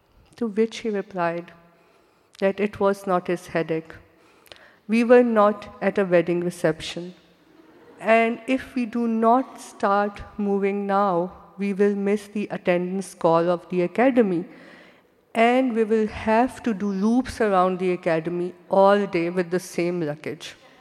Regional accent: Pakistan; English is a second language; When I was growing up in Pakistan, women only became teachers or doctors and then went on to get married.

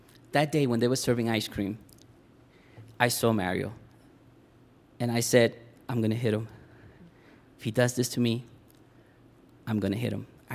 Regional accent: New York City, New York, United States; So I'm from the Spanish Harlem section of New York City.

